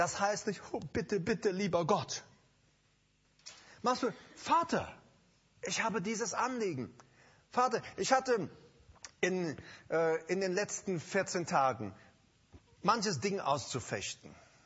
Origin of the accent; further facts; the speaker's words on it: Paraguay; ich komme aus einem Land, aus Paraguay, und wir haben öfter Stürme gehabt.